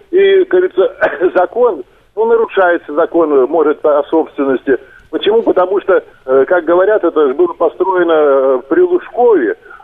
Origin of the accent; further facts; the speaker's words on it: Moscow, Russia; И вот я родился, говорю, на Патриарших. На Арбате, вот этот роддоме, коренной москвич. А вот волей судьбы стал прописан в Подмосковье.